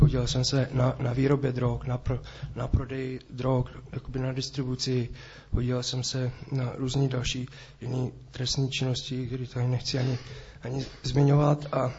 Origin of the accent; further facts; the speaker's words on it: Most, Ústí nad Labem Region, Czechia; je mi 33 let a jsem z Mostů a já jsem se narodil v rodině